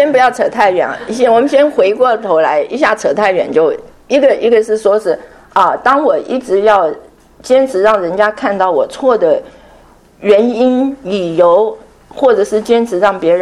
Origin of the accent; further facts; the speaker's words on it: Taiwan; 因为我是台湾来的，所以读的简体字就是这样子写